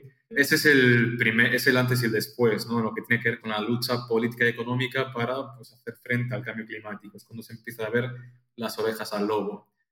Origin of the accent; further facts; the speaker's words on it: Pontevedra, Galicia, Spain; yo soy de Pontevedra, Galicia, que está al noroeste de España. Para que la gente lo entienda, siempre les digo, hay un pedazo de España encima de Portugal y de ahí somos nosotros, ¿eh?